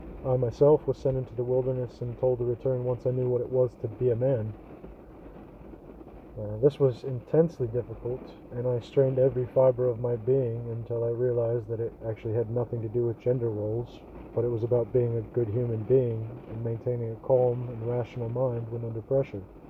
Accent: Clare, Michigan, United States; Growing up in Central Michigan, there's a large Amish community in Central Michigan. I was actually born in Clare, Michigan, and in Clare there's a really large Amish community, as well as Mennonites.

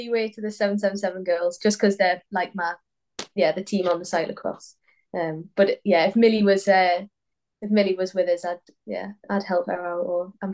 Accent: United Kingdom; But I'm British

